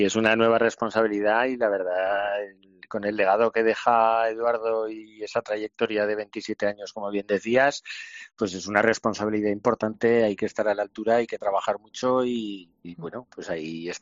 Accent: Huesca, Aragon, Spain; born there; yo nací en Huesca, yo nací en la Correría, mi bautismo, mi comunión, mi confirmación fue en San Pedro el Viejo. Fui monaguillo en San Pedro el Viejo.

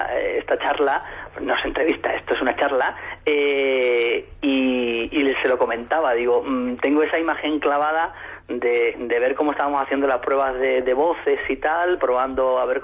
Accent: Écija, Andalusia, Spain; now in Segovia, Spain; yo soy andaluz, soy de Écija.

